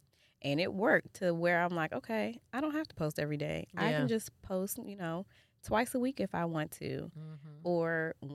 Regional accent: Jamaica; Like, she's Jamaican, I'm Jamaican.

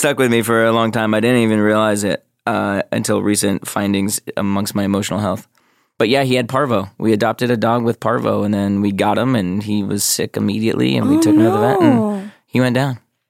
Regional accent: Las Vegas, Nevada, United States; You know, I was born and raised in Vegas, and those idiots in that city, they grow up weird and fast.

